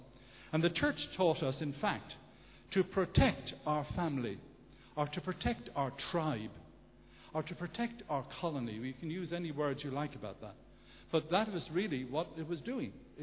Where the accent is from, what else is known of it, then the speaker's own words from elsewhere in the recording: Kilkenny, Leinster, Ireland; when I was a kid growing up in Kilkenny.